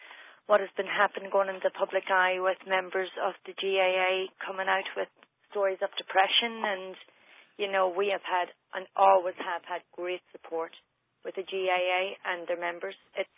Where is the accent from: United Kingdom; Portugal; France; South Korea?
United Kingdom; Armagh, Northern Ireland; accent: Northern Irish; moved away as an adult; now in Boston, United States; I'm from Armagh.